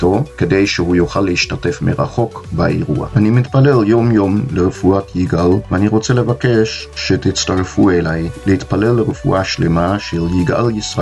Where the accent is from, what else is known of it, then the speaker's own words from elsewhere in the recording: Amsterdam, North Holland, Netherlands; אני נולדתי וגדלתי באמסטרדם בהולנד בערך 20 שנה אחרי השואה.